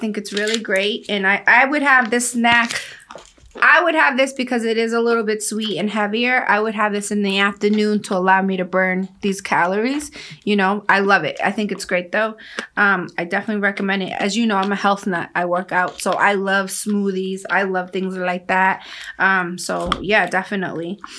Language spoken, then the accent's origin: English; Guatemala; I feel like I grew up in Guatemala, and even now when I go back home, we do have fresh papaya.